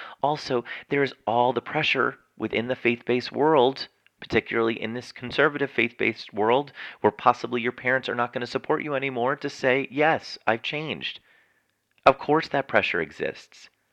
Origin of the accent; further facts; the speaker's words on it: New Jersey, United States; the great state of New Jersey, my home state of New Jersey.